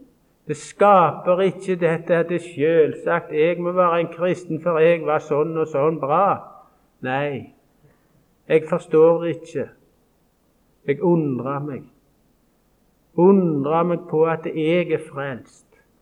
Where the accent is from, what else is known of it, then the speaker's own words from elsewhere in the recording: Karmøy, Rogaland, Norway; Når jeg møter mine skolekamerater hjemme på Karmøy